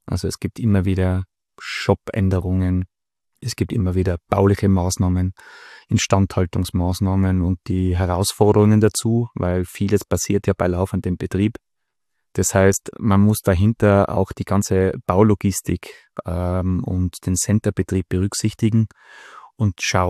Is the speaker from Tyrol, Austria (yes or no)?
yes; Innsbruck, Tyrol, Austria; ich bin Innsbrucker, bin da auch aufgewachsen.